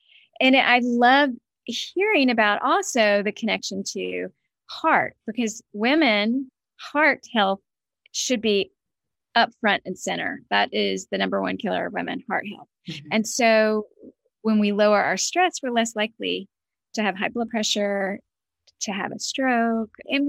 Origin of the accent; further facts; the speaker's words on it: the South, United States; I'm from the South originally.